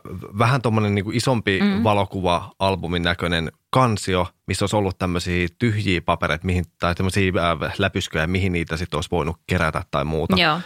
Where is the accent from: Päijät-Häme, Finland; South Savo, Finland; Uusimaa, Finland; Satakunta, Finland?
Satakunta, Finland; Huittinen; mä oon itse myöskin pienet paikkakunnat kotosin. Mä oon Huittisista kotosin